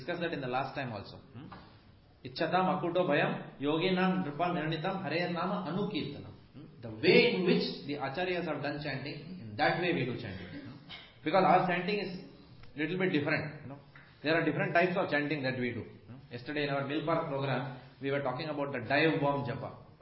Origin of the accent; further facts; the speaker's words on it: Mumbai, Maharashtra, India; For example, I come from Bombay.